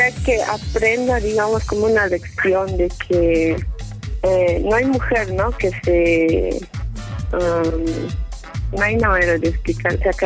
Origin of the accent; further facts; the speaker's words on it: Cochabamba, Bolivia; Yo soy de Cochabamba.